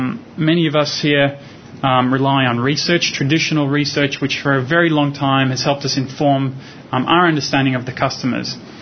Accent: Melbourne, Victoria, Australia; I'm from Melbourne.

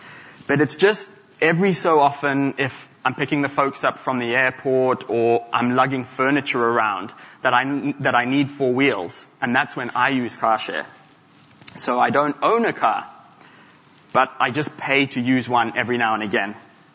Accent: Zimbabwe; But growing up in Zimbabwe, it was never stolen outright

